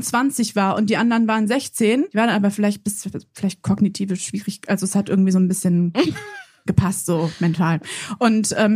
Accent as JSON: {"language": "German", "town": "Mönchengladbach", "region": "North Rhine-Westphalia", "country": "Germany", "said": "Ich komme aus Mönchengladbach."}